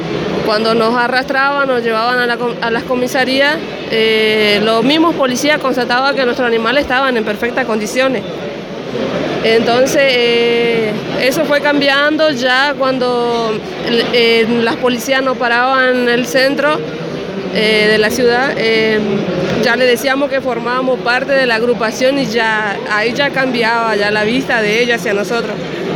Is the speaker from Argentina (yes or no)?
yes; Corrientes, Argentina; Hola, soy de Corrientes.